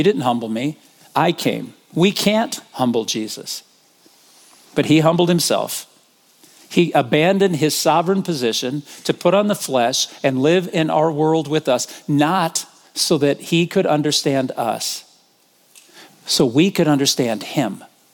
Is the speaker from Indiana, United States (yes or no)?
yes; South Bend, Indiana, United States; if you would have told me growing up in South Bend, Indiana, that there's a Next City, Missouri, I would have gone, of course there is